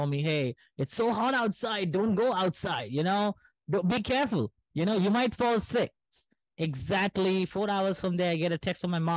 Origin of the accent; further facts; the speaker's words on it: Bangalore, Karnataka, India; Okay, I'm born in Bangalore. I told you this. I'm from Bangalore.